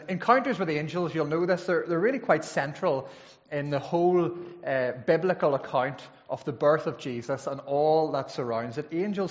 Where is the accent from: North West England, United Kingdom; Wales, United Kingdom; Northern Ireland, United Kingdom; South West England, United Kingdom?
Northern Ireland, United Kingdom; I grew up in County Fermanagh, and I went to school. I was educated, they tried to educate me in Batora Royal School in Enniskillen.